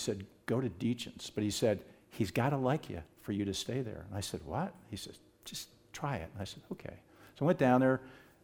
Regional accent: East Coast, United States; I was from the East Coast, and I was a little skeptical about stuff like that.

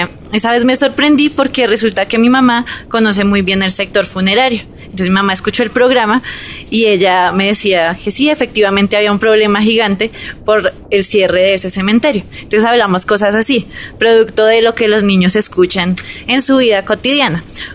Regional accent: Bogotá, Colombia; yo soy de Bogotá y no sabía bien las dinámicas como del Frailejonal.

